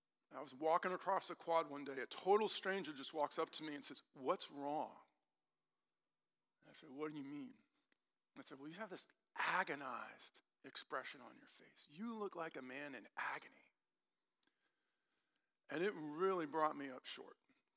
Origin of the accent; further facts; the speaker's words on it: La Paz, Bolivia; also born or lived in Peru / Washington, D.C. area, United States; I spent 4 years growing up in La Paz, Bolivia, and 3 years growing up in Peru. Before that, I was in the D.C. area, and then after that, my family was back in the D.C. area